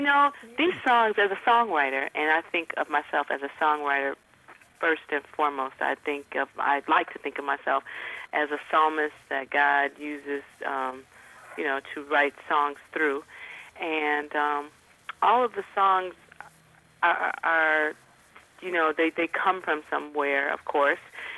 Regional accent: Chicago, Illinois, United States; I wrote and produced a lot of house music back in the day. I'm from Chicago, hey.

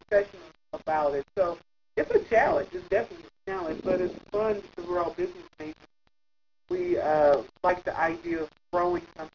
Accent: Los Angeles, California, United States; we're from Los Angeles, and we sing a lot around in our area

